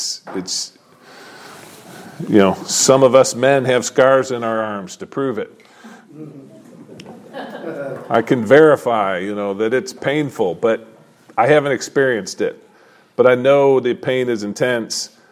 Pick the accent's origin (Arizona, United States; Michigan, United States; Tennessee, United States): Michigan, United States; I like winter. I'm from Michigan. You know, I like the cold. I like the snow.